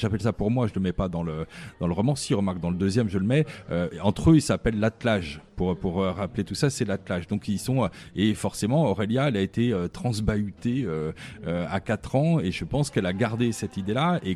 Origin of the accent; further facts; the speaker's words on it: Lyon, Auvergne-Rhône-Alpes, France; Voilà, moi je suis lyonnais et je resterai.